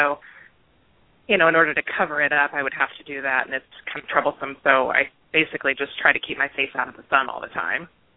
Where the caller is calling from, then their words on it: Indiana, United States; I'm calling from Indiana. I was a student of yours about 10 years ago